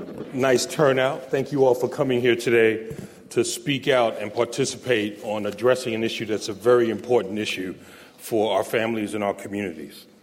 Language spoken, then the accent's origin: English; Brooklyn, New York, United States; As a teenager growing up in Brooklyn, New York